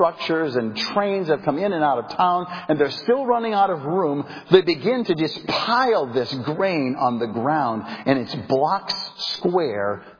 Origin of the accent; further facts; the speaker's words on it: Iowa, United States; I grew up in Northwest Iowa, and this comes to mind now when I'm trying to think of an example of abundance.